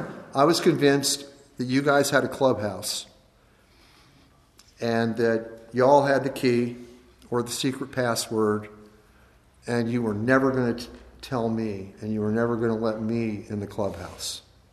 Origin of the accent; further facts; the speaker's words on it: Delaware, United States; grew up in a small town on the East Coast in the state of Delaware. Everything's small in Delaware. My hometown was 2,500 people. And we lived right on the river.